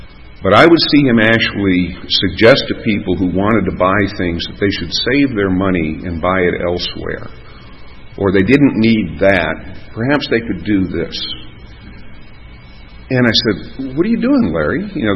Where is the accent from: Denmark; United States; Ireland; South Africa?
Ireland; I'm Irish, therefore I am weeping, but I won't weep.